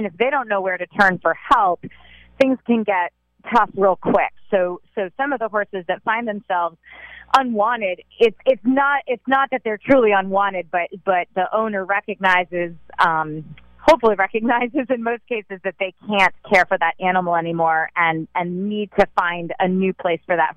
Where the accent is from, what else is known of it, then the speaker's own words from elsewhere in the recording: Saratoga, New York, United States; I grew up near Saratoga Racetrack in upstate New York and spent a lot of time at the track.